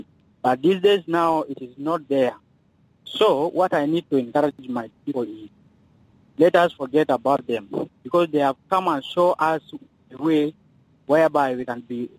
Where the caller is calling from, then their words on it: Yambio, Western Equatoria, South Sudan; from Yambio.